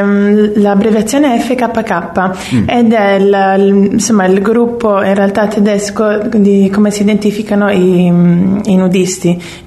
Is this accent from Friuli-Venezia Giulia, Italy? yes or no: yes; Trieste, Friuli-Venezia Giulia, Italy; moved away as an adult; also born or lived in Bangkok; now in London, United Kingdom; io sono cresciuta a Trieste, sono nata a Bangkok, vivo via da Trieste dove sono cresciuta ormai da parecchi anni, sono a Londra.